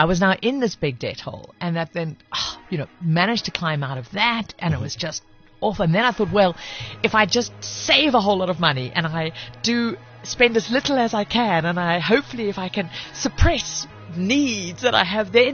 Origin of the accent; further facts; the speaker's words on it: KwaZulu-Natal, South Africa; I know my accent doesn't sound like it, but I'm actually a Zulu chick.